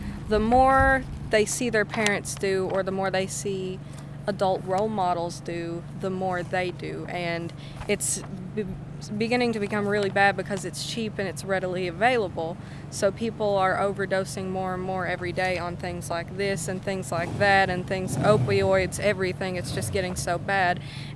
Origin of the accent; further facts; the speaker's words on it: Whitesburg, Kentucky, United States; I'm 18 and I'm from Whitesburg, Kentucky.